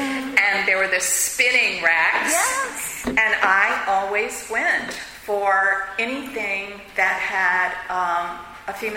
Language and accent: English; Mobile, Alabama, United States; Well, for me, I grew up in Mobile, Alabama, in the early 50s.